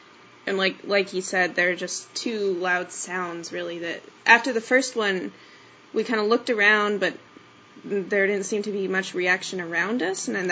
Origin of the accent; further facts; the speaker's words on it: Texas, United States; I'm from Texas, by the way, so my dad's semi-known in our town for his running.